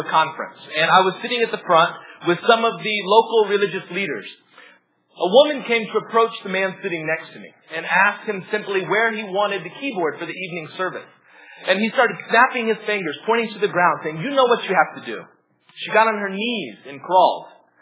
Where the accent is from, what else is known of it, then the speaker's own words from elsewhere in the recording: United States; And being that I'm American and educated, they automatically elevated me to this status of big man.